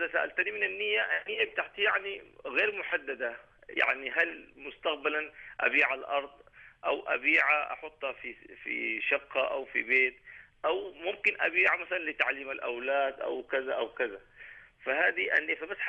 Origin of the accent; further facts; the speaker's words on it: Sudan; now in Ajman, United Arab Emirates; أنا مقيم هنا في عجمان في الإمارات، لكن أساسا من السودان